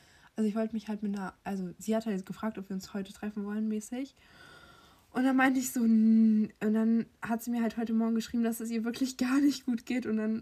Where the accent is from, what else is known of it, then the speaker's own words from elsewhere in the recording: Hamburg, Germany; also wir kommen aus Nettelnburg in der Nähe, also sie wohnt in Nettelnburg, ich nicht.